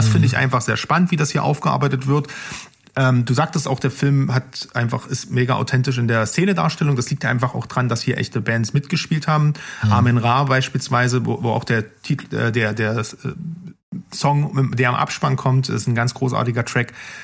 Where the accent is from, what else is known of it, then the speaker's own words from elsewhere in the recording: Saxony, Germany; Ich komme aus der Oberlausitz, Leute.